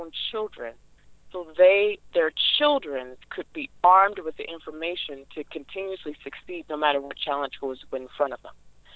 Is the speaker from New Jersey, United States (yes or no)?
no; Los Angeles, California, United States; I grew up in a very dysfunctional world. I grew up in South Central Los Angeles. There was gang chaos, violence.